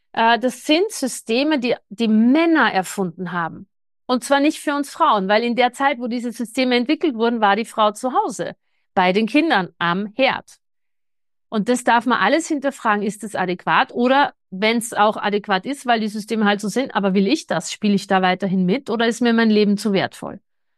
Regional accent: Austria

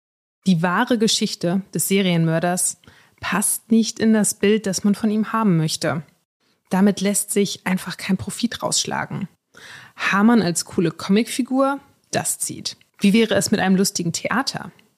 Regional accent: Lower Saxony, Germany; ich bin in der Region aufgewachsen

